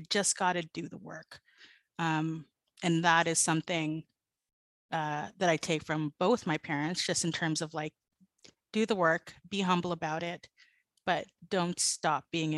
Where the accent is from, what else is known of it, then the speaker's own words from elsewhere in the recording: Toronto, Ontario, Canada; also born or lived in Vancouver; born in Vancouver, raised in Toronto.